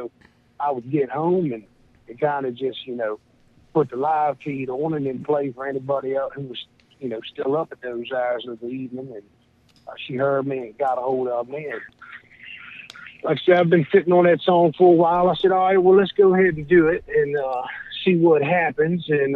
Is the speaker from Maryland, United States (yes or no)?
yes; Maryland, United States; I'm from Southern Maryland originally, so I spent, you know, a good jag of my life up there